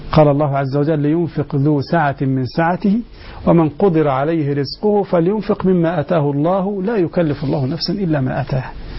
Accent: Egypt; في مصر عندنا هنا القائمة تسمى الصداق

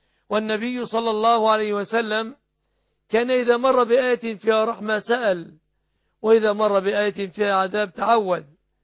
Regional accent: Egypt; بلادنا مصر

